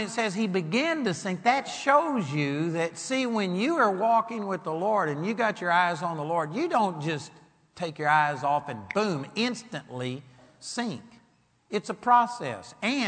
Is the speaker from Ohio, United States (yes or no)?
no; Arlington, Texas, United States; I grew up over here in Arlington, Texas